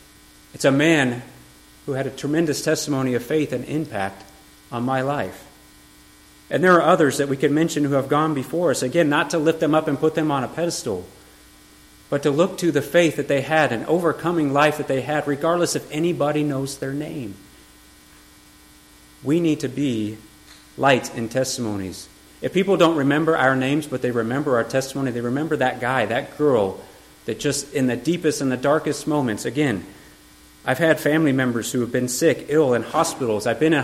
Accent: Denver, Colorado, United States; now in Missouri, United States; When I first got here, people asked, "Where are you from?" "Well, from Denver." "You don't sound like you're from here." And I had to learn what it was like to speak Missourian.

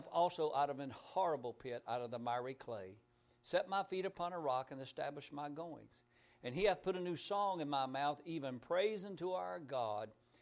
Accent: Aberdeen, North Carolina, United States; when I grew up there in Aberdeen, North Carolina

